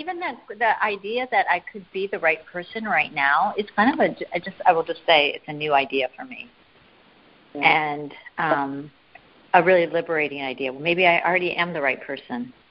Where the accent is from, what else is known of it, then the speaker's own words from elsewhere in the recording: Wisconsin, United States; Oh, wow, I'm from Wisconsin.